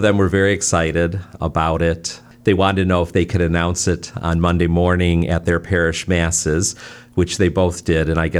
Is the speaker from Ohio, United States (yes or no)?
yes; Cleveland, Ohio, United States; also born or lived in Elkhart, Indiana; So my family is originally from Cleveland. Most of us were born here in Cleveland. I'm the second oldest of seven boys. I have six brothers. So we did do some moving when I was younger. My family lived in Elkhart, Indiana for about 5 years.